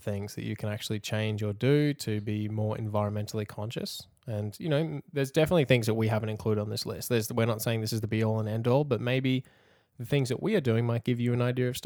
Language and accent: English; Australia; moved away; the small town that I grew up in back in Australia